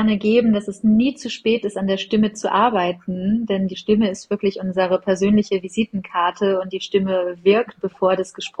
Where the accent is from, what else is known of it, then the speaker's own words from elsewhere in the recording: Northern Germany, Germany; tatsächlich als Norddeutsche bin ich der Skifahrer